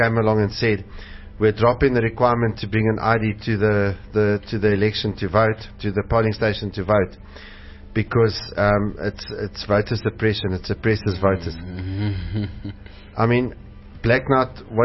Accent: South Africa; And that is something that I don't, as a South African, I can't understand.

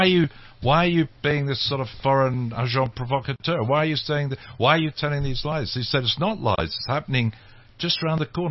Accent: England, United Kingdom; I'm an Englishman

